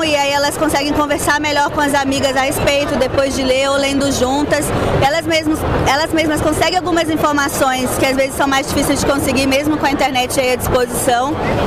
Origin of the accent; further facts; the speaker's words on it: Brasília, Federal District, Brazil; now in São Paulo, Brazil; Oi, galera, eu vim de Brasília, agora tô morando em São Paulo